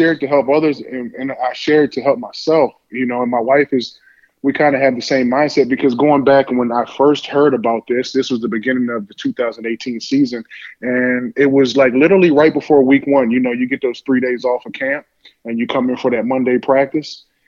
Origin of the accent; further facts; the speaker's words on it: King George, Virginia, United States; I'm from King George, you're from Colonial Beach, went to Stafford.